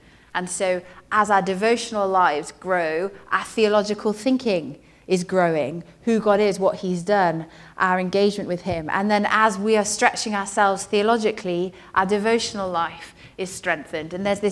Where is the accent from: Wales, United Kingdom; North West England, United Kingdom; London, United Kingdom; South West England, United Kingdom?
Wales, United Kingdom; Cardiff; so I grew up in Cardiff, and I keep in touch with her